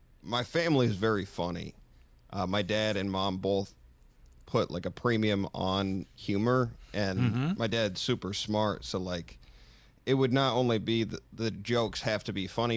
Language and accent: English; Minnesota, United States; also born or lived in Vermont; I was living in North Seattle for a period of time, but I grew up in Minnesota and was born in Vermont, so I've been all over the country, actually.